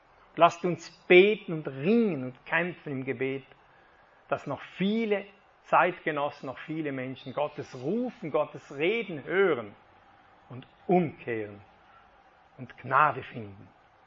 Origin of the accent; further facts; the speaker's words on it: Switzerland; Ich bin kein richtiger Schweizer. Ich habe italienisches Blut wahrscheinlich. Süditalienisches